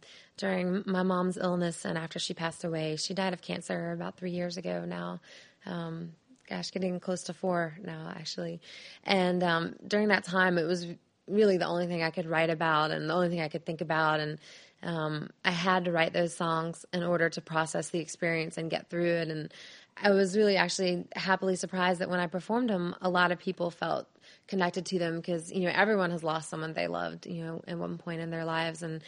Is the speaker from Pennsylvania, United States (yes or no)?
no; Raleigh, North Carolina, United States; I grew up in Raleigh, North Carolina, just outside the city, out in the country, and my family had a lot of animals, including horses